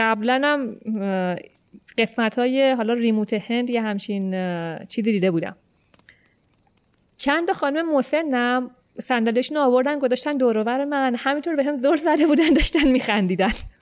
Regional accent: Iran; گفتم من ایرانیم.

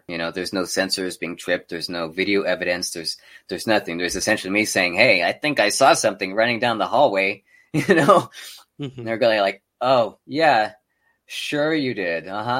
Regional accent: El Paso, Texas, United States; Well, yeah, I'm from Texas. I'm from El Paso, Texas.

